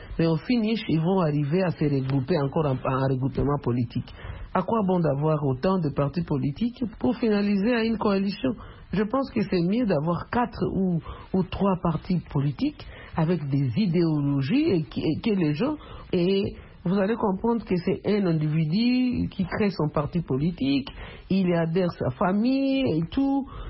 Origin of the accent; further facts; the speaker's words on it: DR Congo; chez nous, en RDC Congo